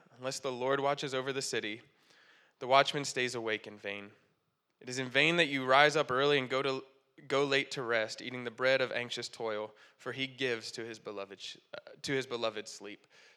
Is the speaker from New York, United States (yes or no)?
no; Pennsylvania, United States; we're from Pennsylvania originally. We were like, let's go back home.